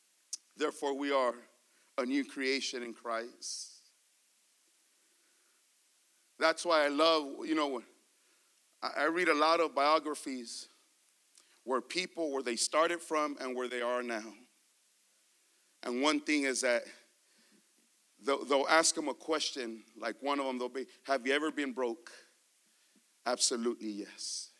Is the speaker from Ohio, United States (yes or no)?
no; Palm Springs, California, United States; born there; I was born in Palm Springs, California. Across the street from Starbucks.